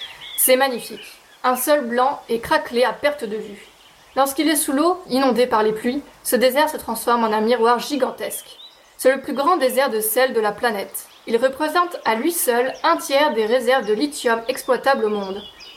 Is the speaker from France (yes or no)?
no; Belgium; Et donc voilà, après ces 5 destinations, nous retournons chez nous en Belgique.